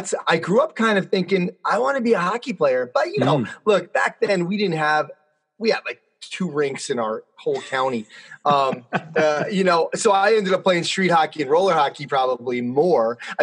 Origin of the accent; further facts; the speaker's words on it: White Plains, New York, United States; I grew up in White Plains, New York, which is about 30 miles north of Manhattan.